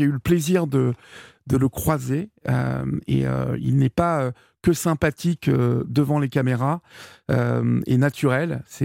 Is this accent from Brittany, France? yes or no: no; Évreux, Normandy, France; Oui, je suis de l'Eure.